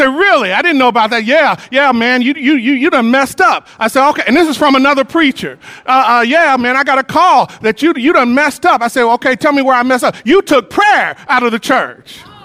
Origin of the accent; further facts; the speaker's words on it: Wellston, Missouri, United States; I'm so glad I was raised in Wellston. Harlem in New York terms.